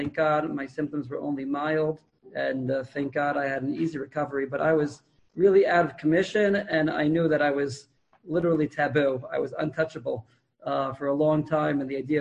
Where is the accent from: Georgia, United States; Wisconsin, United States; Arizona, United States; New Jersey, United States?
New Jersey, United States; Teaneck; I was born and bred in Teaneck, New Jersey, across the bridge, across the George Washington.